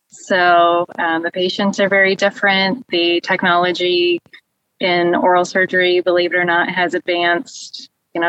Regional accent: Indianapolis, Indiana, United States; I'm from the Indianapolis area in Indiana.

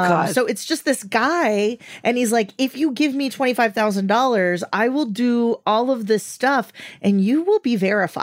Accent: Venezuela; I'm from Venezuela.

